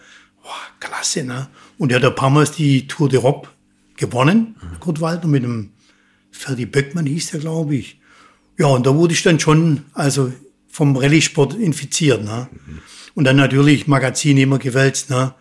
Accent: Sulz am Neckar, Baden-Württemberg, Germany; born there; Also gebürtig komme ich aus dem Schwabenland. Aha. Ne? Genauer gesagt aus Sulz am Neckar, Bergfelden. Ein kleines Hellendorf, war damals 1500 Einwohner. Ja, und da komme ich her, da bin ich 1957 geboren.

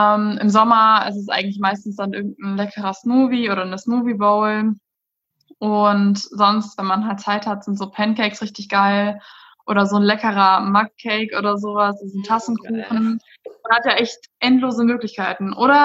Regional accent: North Rhine-Westphalia, Germany; ich komme aus Rhein-Sieg, ja genau, am 27. Januar. Genau, und ich komme aus dem Rhein-Sieg-Kreis.

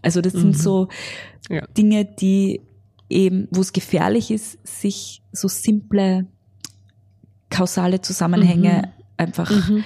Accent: Graz, Styria, Austria; born there; ich bin hier in Graz geboren, ich kann das nicht ändern.

